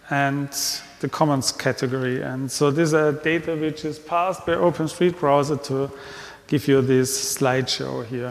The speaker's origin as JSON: {"language": "English", "region": "Vienna", "country": "Austria", "said": "from Vienna, Austria."}